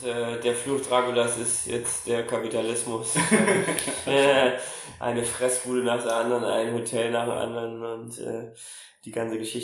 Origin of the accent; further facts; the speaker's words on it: Thuringia, Germany; Ich bin in Ostdeutschland groß geworden, das ist für mich kein neues Problem